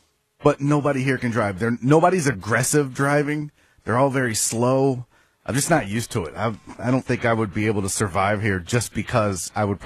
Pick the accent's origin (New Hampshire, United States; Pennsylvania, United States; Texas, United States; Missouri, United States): Texas, United States; Houston; I'm from Houston. Here's a honk.